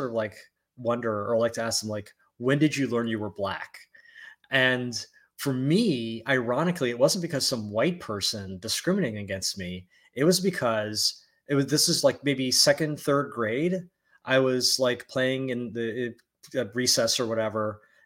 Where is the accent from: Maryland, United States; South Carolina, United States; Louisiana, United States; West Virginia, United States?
Maryland, United States; Columbia; born there; So my upbringing, my background is I was born in Columbia, Maryland, 1974, just turned 50.